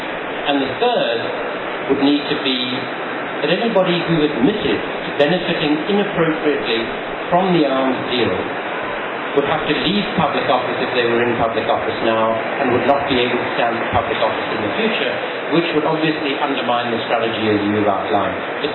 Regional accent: South Africa; Now, I feel that what we as South African citizens would require from an amnesty is three crucial things.

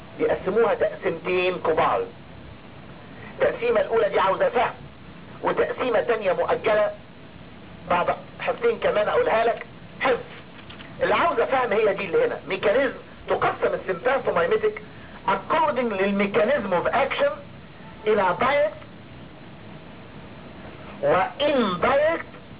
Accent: Egypt; عندنا في مصر يعني فيتامين بتوصلها لكل واحد وغالي

